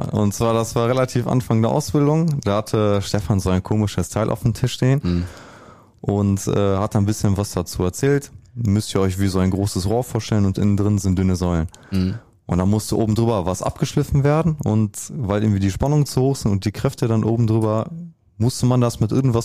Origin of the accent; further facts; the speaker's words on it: Belecke, North Rhine-Westphalia, Germany; Ich komme tatsächlich auch aus Belecke.